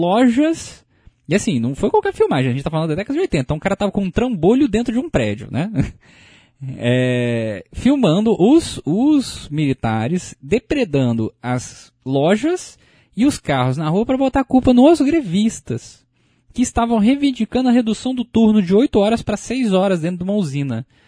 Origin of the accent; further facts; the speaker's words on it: Volta Redonda, Rio de Janeiro, Brazil; eu sou de Volta Redonda, né, Volta Redonda é uma cidade do interior do estado do Rio de Janeiro